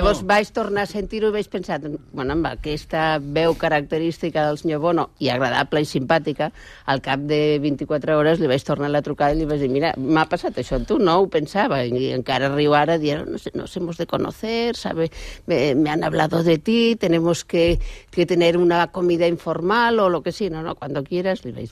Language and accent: Catalan; Barcelona, Catalonia, Spain; jo sóc de Barcelona, perquè vaig néixer a Barcelona, però el català meu l'he sentit sempre amb un accent diferent